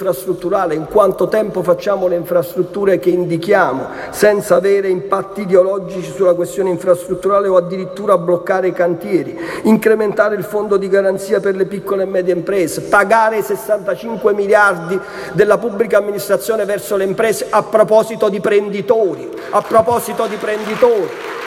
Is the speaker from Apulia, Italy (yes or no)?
no; Campania, Italy; Io sono campano e come tale sono scaramantico